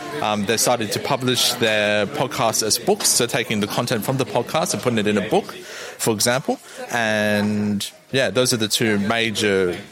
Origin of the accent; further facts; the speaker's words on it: Australia; now in Japan; So I'm from Australia originally, and I came over on an exchange trip. I liked the country enough. I decided to live there. I now have a wife and kids